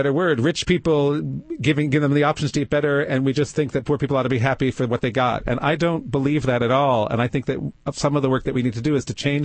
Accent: Canada; I come from Canada and I can't believe some of the things you hear here.

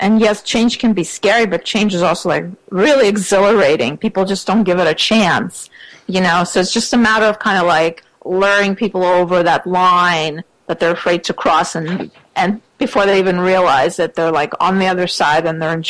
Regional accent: Russia; I was born in Russia. I grew up still in the under the communist, the communist regime was still intact. Wow. And I lived through that system falling apart.

